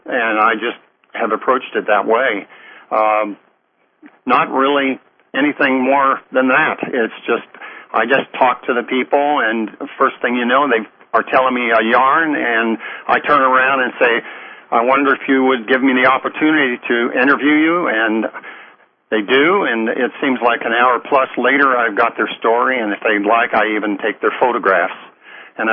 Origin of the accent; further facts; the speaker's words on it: Enid, Oklahoma, United States; When I was a little boy, literally on a basis of sitting next to my mother in Enid, where was my hometown